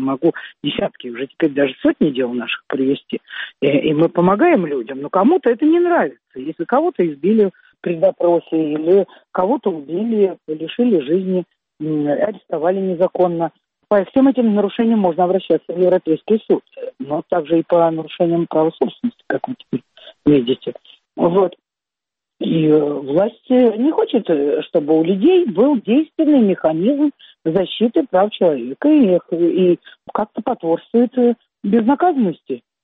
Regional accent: Russia; как россиянин

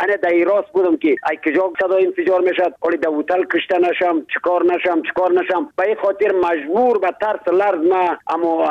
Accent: Badakhshan, Afghanistan; چون خودم پامیری هستم، از پامیری بدخشان افغانستان هستم

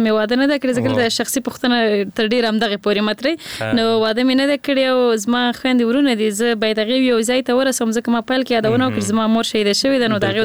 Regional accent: Nangarhar, Afghanistan; زه اصل نه د ننګرهار ولایت یم

